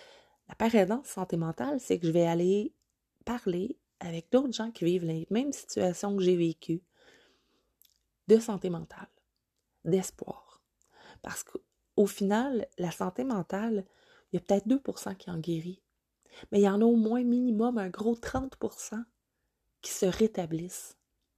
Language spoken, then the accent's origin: French; Quebec, Canada; accent: Quebec French; C'est pas toutes les oreilles qui sont confortables avec notre accent québécois. Donc, merci d'écouter mon accent québécois.